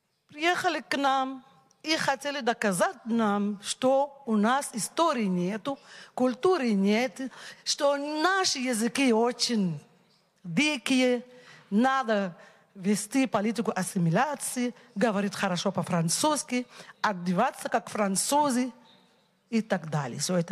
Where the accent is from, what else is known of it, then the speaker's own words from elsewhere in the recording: Senegal; Russian is a second language; Я из Сенегала. Бывшая преподавательница русского языка.